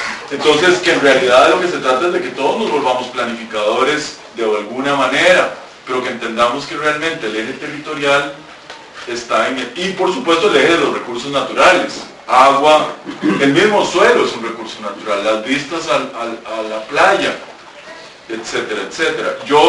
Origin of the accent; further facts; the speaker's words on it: Catalonia, Spain; yo también soy catalán de origen